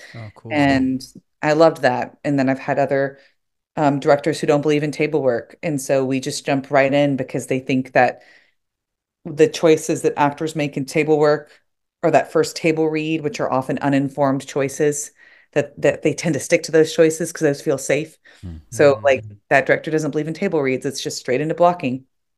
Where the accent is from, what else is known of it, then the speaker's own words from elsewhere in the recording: the South, United States; when I would tell people stories about growing up in the South, they were like, you have to turn this into something.